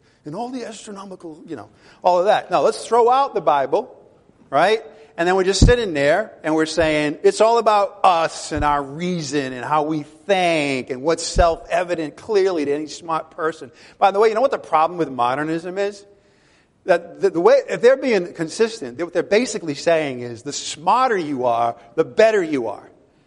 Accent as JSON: {"language": "English", "town": "Providence", "region": "Rhode Island", "country": "United States", "said": "I use myself. I says, well, you know, I'm from Providence, Rhode Island."}